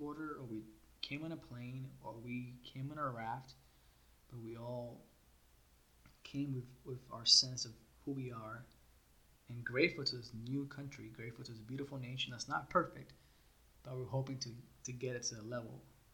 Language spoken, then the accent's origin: English; Cuba; I was born in Cuba, I was raised there, under a dictatorship